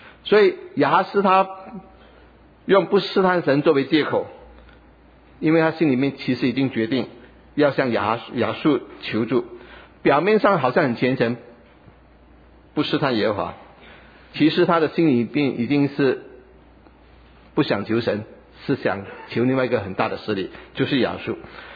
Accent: Guangdong, China; 我们广东人说没谁过啊

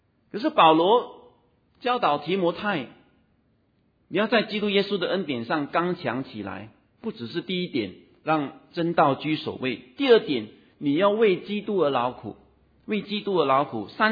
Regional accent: Singapore; 因为我们新加坡人当兵坦白说了，到最后是相当轻松的了

